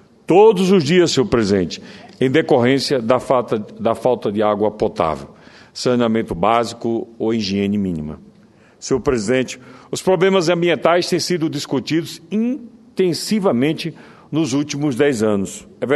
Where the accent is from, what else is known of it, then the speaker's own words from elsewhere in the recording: Northeast Region, Brazil; Sou nordestino, convivo com longos períodos de estiagem